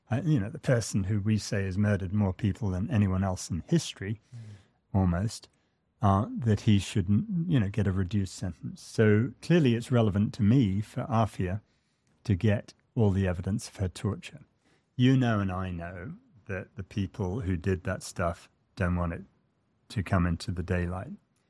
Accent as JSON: {"language": "English", "country": "United States", "said": "because as an American, it's my duty to set straight the wrongs that my country's done."}